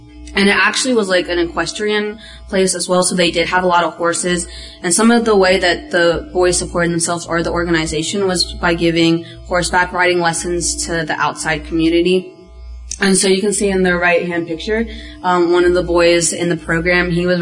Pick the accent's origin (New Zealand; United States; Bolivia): Bolivia; La Paz; the last city that we were in, my hometown, was La Paz.